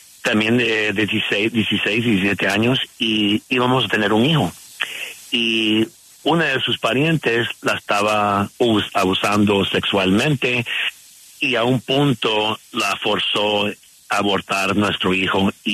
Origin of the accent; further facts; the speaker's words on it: Colombia; Sí, mi familia son colombianos. Somos de Barranquilla y Santa Marta, donde yo pasé mucha de mi niñez en las vacaciones, y mis padres y mi familia todos están en Colombia.